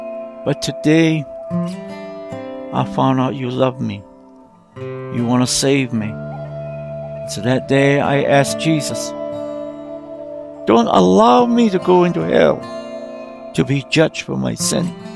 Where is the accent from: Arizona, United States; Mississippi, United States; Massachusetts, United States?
Arizona, United States; San Carlos Apache Reservation; I was born and raised on the San Carlos Apache Reservation, brought up by my family.